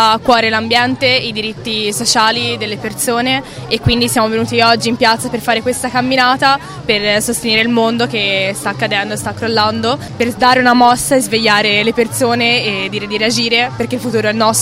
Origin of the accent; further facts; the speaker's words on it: Cecina, Tuscany, Italy; Sono di Cecina.